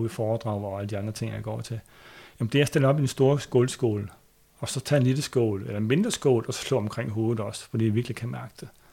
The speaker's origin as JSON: {"language": "Danish", "region": "Jutland", "country": "Denmark", "said": "Jamen, jeg er en jyde, skulle du tænke"}